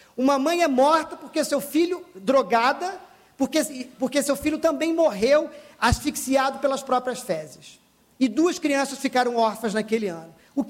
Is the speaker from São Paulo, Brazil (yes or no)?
no; Niterói, Rio de Janeiro, Brazil; eu sou de Niterói e fui trabalhar no Rio.